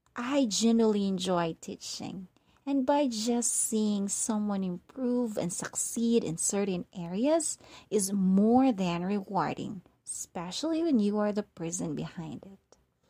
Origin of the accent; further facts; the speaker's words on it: Philippines; born there; I am 34 years old. I was born in Philippines, where English is the official language.